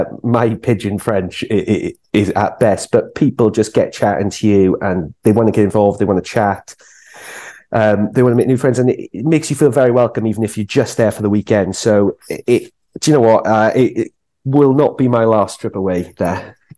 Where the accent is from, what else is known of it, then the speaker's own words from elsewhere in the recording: Wales, United Kingdom; being Welsh